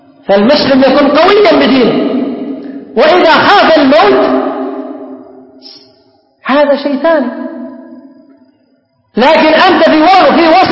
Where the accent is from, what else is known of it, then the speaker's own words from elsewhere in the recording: Yemen; عندنا في اليمن معروف كانوا يقولون